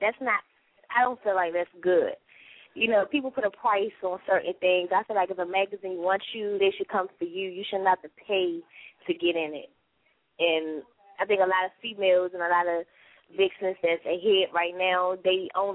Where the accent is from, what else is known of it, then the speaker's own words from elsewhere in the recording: Washington, District of Columbia, United States; I'm from Uptown, D.C.